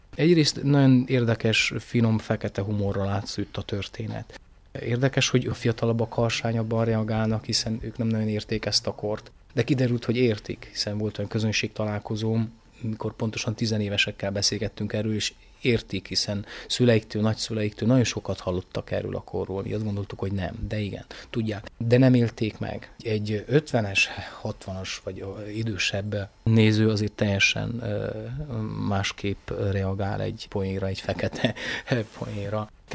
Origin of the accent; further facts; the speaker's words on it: Brasov, Brașov County, Romania; én Brassóban nőttem föl, tehát gyakorlatilag majdnem egyszerre tanultam meg román és magyarul